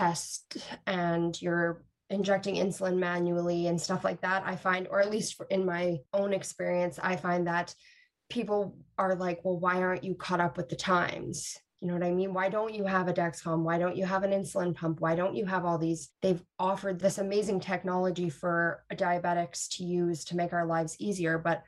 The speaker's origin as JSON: {"language": "English", "region": "Manitoba", "country": "Canada", "said": "Okay, well, I'm from Manitoba, so a little different"}